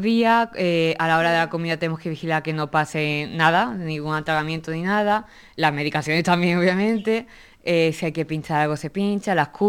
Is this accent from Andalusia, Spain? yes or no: yes; Málaga, Andalusia, Spain; now in Murcia, Spain; De Málaga.